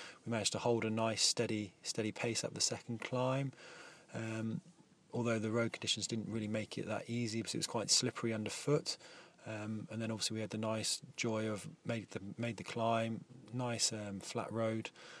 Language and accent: English; Tring, East of England, United Kingdom; So I come from Tring, so I'm quite new to running really.